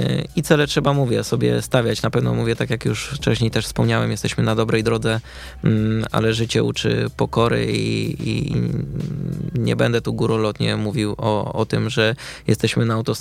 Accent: Warsaw, Masovian Voivodeship, Poland; Znaczy tak, no, jestem rodowitym warszawiakiem.

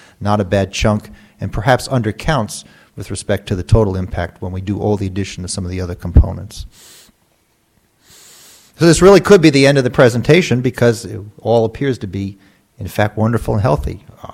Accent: Connecticut, United States; now in New Jersey, United States; I came from Connecticut, landed in North Jersey 36 years ago, haven't found a way to get out yet, and perhaps I never will.

